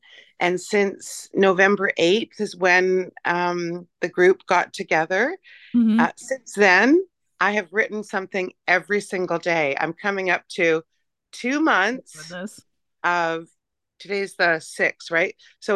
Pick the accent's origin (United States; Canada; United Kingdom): Canada; Vancouver, British Columbia; Vancouver, BC.